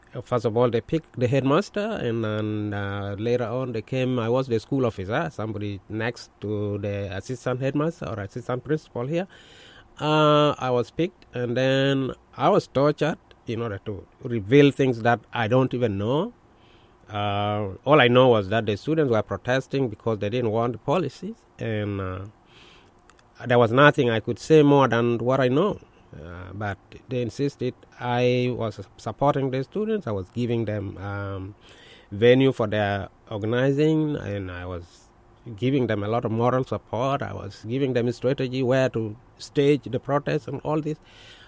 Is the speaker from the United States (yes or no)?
no; Juba, Central Equatoria, South Sudan; born there; I was born on December 27, 1963, in what is now the capital city of South Sudan, Juba.